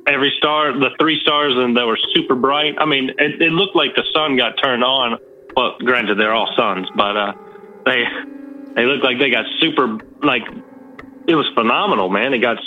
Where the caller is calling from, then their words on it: North Carolina, United States; I'm calling from good old North Kakalaki.